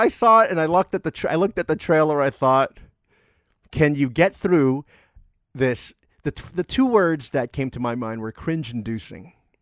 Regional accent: New Jersey, United States; We know these people. We're from Jersey. We know these people.

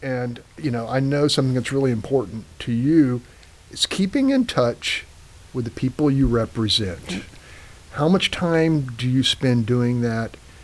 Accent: Texas, United States; Yeah, I'm from the Texas border, and a lot of my buddies from high school, some of the issues I have no interest in.

